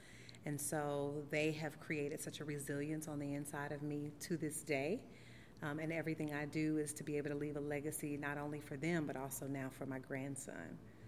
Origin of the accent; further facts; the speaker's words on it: St. Louis, Missouri, United States; now in Georgia, United States; Originally from St. Louis, Missouri. I've been here in Georgia since 2002.